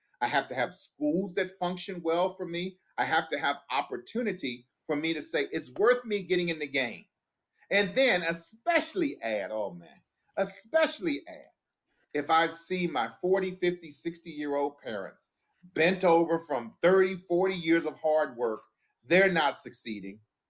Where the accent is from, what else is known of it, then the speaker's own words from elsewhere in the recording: Washington, District of Columbia, United States; Growing up in Washington, D.C., or I know of people